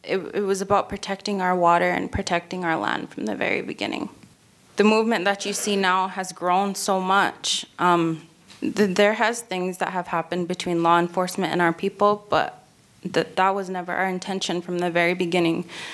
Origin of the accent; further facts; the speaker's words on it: Standing Rock, North Dakota, United States; by the way. I'm from Standing Rock, and I grew up there all my life. I currently live there.